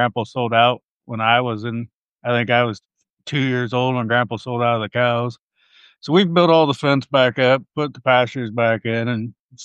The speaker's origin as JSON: {"language": "English", "region": "Ohio", "country": "United States", "said": "I'm actually from Ohio."}